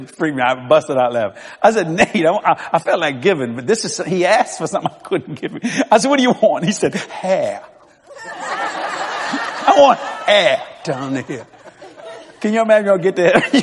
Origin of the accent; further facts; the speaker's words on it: Louisiana, United States; Now, that I'm a Cajun for you watching all over the world.